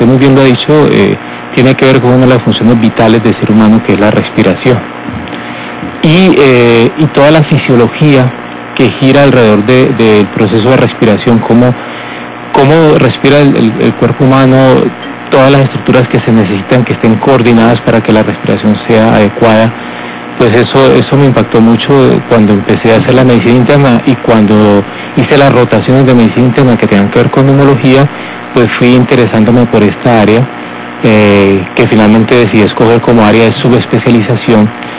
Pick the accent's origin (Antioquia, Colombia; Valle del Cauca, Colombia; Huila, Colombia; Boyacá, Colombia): Valle del Cauca, Colombia; Tuluá; Yo soy de Tuluá, Valle del Cauca.